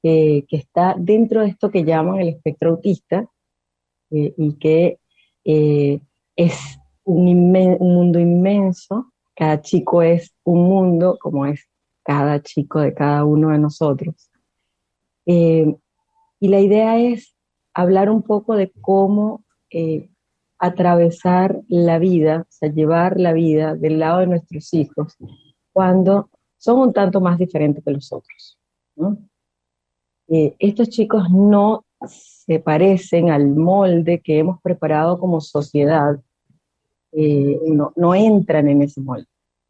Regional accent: Venezuela; yo soy venezolana y me gradué de odontóloga

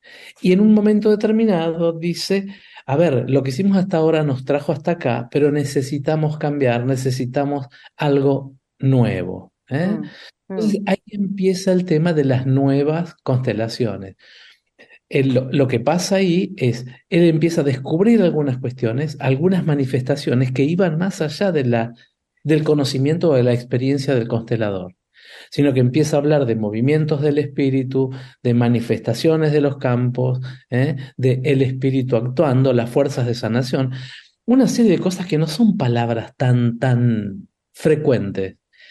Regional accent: Argentina; pasa a nosotros argentinos

